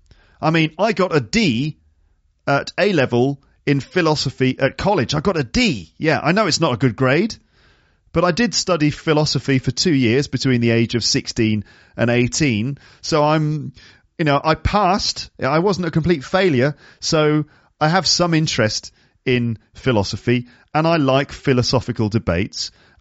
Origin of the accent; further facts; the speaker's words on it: United Kingdom; accent: British; They were joking that they would sound like stupid Americans compared to my British accent